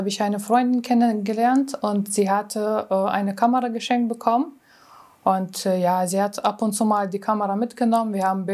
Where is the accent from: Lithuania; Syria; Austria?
Lithuania; German is a second language; moved away as an adult; now in Germany; ich komme ursprünglich aus Litauen, bin 27 Jahre alt, bin so knapp 6 Jahre in Deutschland.